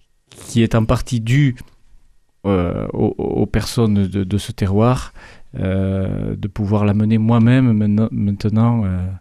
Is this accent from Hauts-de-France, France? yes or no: no; Revel, Occitanie, France; je suis de Revel. Je suis même natif de Revel. Et c'est une ville où je suis revenu pratiquer la médecine pendant une quinzaine d'années. Et actuellement, je suis habitant à Revel